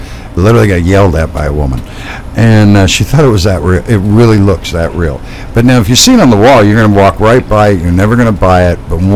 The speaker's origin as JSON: {"language": "English", "region": "Midwest", "country": "United States", "said": "I am actually from the Midwest."}